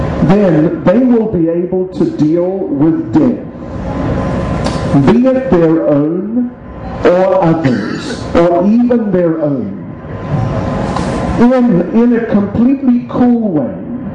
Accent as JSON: {"language": "English", "country": "New Zealand", "said": "you're all South Africans, I'm from New Zealand."}